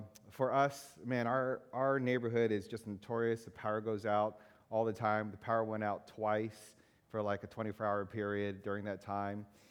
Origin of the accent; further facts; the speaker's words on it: East Coast, United States; come on, I'm like from the East Coast. I know how to drive in the snow, okay?